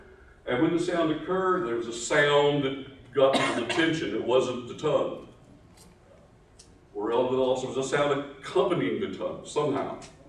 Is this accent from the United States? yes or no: yes; West Virginia, United States; accent: Appalachian; moved away as an adult; I grew up in Appalachia, so I had an Appalachian accent. I have an Appalachian phraseology and things I would say.